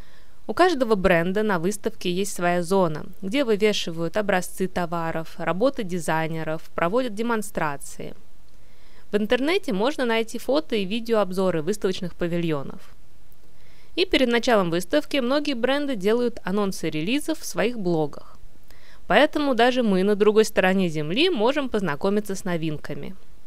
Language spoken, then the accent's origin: Russian; Moscow, Russia; Я родилась и живу в Москве